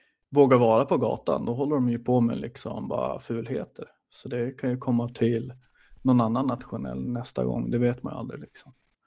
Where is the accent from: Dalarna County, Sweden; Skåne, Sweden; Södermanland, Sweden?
Dalarna County, Sweden; jag som dalmas är ju i princip aldrig i Skåne annars.